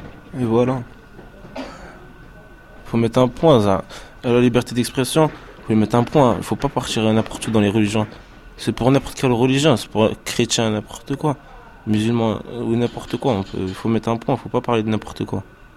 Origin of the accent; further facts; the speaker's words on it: France; Moi je suis français, de nationalité française, je suis français.